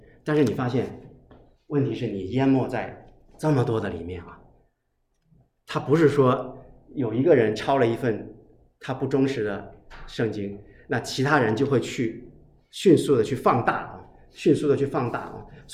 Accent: China; 那我们中国人最熟悉这个道理了

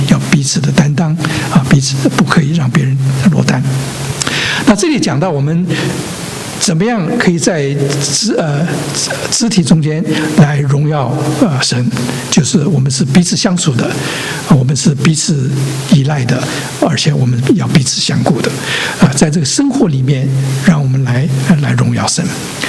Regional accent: China; 特别我们来自这个五千年文化的这个中国呢

